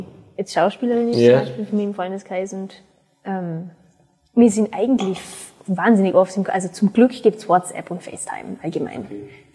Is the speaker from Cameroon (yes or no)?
no; Vorarlberg, Austria; Und ich bin eine sehr stolze Österreicherin.